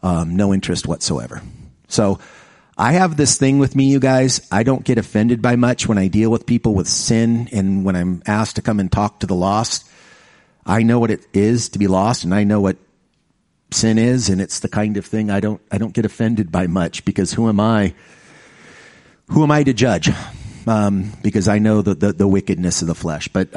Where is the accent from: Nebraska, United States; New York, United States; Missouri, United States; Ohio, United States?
New York, United States; born there; also born or lived in California, United States; I was born in New York. My dad was an instructor at West Point Military Academy. We moved to California.